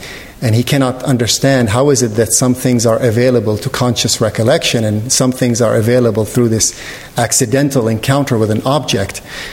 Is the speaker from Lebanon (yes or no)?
yes; Lebanon; now in United States; I grew up in Lebanon. I grew up during the years of the Lebanese hot wars, which are ongoing, it seems, maybe. But I left Lebanon in 1984 to come to the United States, and stayed in the United States